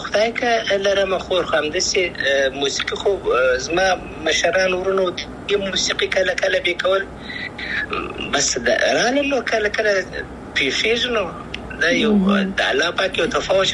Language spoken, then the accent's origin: Pashto; Afghanistan; افغانستان خو زما دی، زه افغان یم، انشاءالله بیا به افغانستان ته ولاړ سم